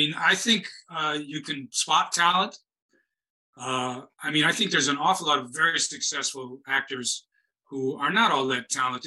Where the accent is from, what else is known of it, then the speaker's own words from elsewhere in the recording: Toledo, Ohio, United States; I was from Toledo, Ohio. I didn't know anything about New York, for Christ's sake.